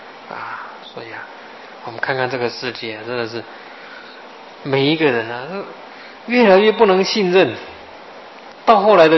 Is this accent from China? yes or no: yes; China; 那我们中国人呢、啊，这个脑筋转得很厉害，